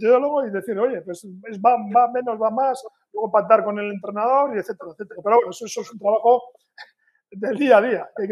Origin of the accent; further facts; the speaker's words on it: Ondarroa, Basque Country, Spain; que yo soy de Ondarroa